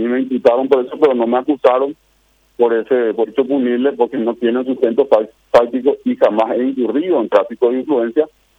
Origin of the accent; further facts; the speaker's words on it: Ciudad del Este, Alto Paraná, Paraguay; porque yo soy del este de Ciudad Fronteriza